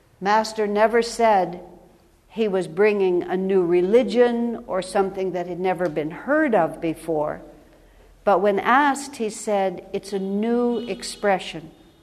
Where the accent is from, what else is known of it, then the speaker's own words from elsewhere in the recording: United States; I was raised in America. I didn't travel outside of the U.S. until after I got married.